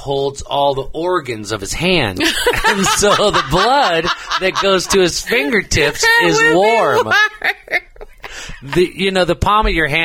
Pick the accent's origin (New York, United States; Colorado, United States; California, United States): Colorado, United States; I'm from Colorado. That means I'm stoned.